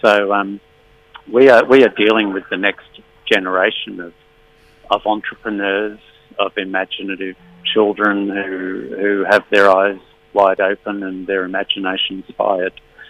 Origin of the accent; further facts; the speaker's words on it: Australia; The fact that I'm an Australian author living in Australia producing these books